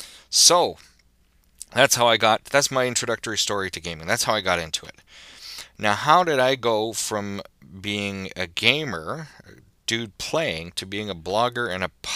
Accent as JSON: {"language": "English", "town": "Toronto", "region": "Ontario", "country": "Canada", "tie": "born or raised there", "said": "I grew up in Scarborough in Toronto, which is a very diverse area of the city."}